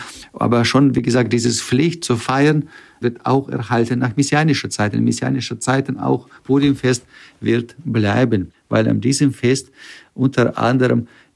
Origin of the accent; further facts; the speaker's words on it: Ukraine; German is a second language; da ich stamme selber aus der Ukraine, bin dort groß geworden.